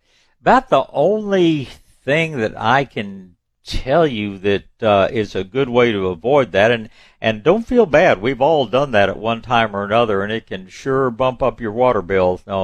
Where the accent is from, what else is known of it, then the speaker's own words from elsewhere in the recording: Tyler, Texas, United States; born there; I mean, I was born in Tyler, Texas. I've got nothing against Tyler, but they use a different rootstock in that part of Texas.